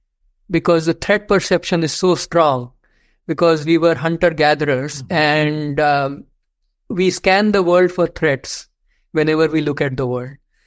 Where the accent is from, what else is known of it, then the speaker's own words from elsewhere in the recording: India; Growing up in India